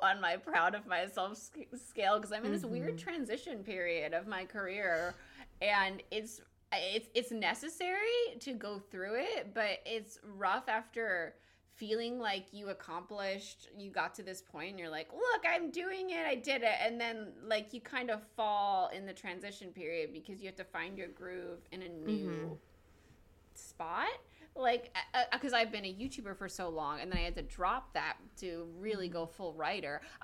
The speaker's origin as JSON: {"language": "English", "region": "New Jersey", "country": "United States", "lives_now": "Los Angeles, United States", "said": "And I moved to Los Angeles and from New Jersey, and that was huge and something that I never thought I would be able"}